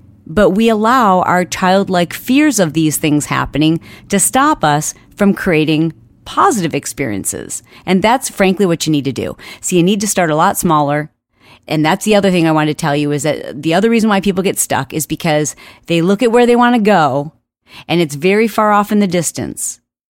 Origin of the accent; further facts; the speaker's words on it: Michigan, United States; Now, I grew up in Michigan, and if you've ever driven in a cold weather state and had the lovely experience of sliding off the road and into a ditch